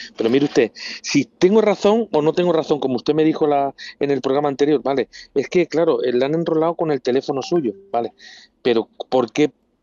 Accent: Cañete, Spain; soy de Cañete.

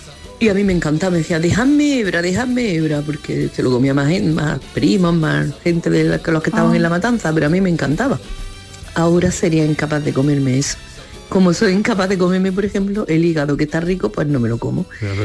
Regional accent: Granada, Andalusia, Spain; de Granada.

